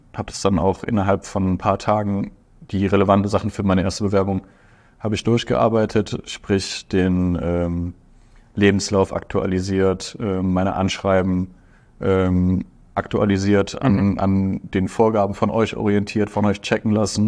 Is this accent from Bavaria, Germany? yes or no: no; Aachen, North Rhine-Westphalia, Germany; Ich komme aus Aachen.